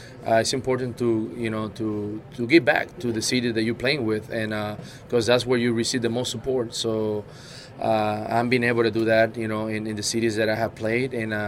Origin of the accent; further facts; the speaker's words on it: Puerto Rico; the fact that I grew up in Puerto Rico also